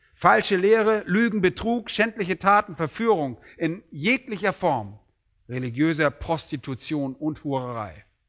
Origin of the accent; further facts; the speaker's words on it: Berlin, Germany